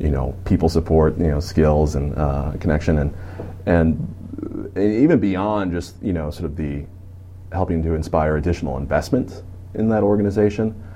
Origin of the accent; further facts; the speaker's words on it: South Dakota, United States; moved away as an adult; now in Minnesota, United States; So I'm born and raised in South Dakota, went to college in South Dakota, and then I've moved to Minnesota